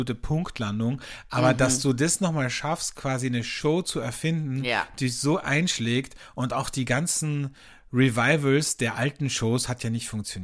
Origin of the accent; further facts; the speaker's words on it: Carinthia, Austria; vor allem im Süden von Österreich, in Kärnten, da wo ich herkomme, da gibt es das auch